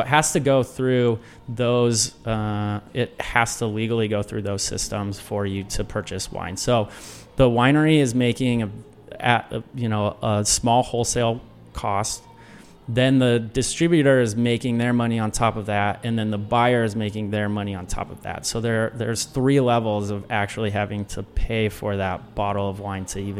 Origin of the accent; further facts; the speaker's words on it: McMinnville, Oregon, United States; It's called McMinnville.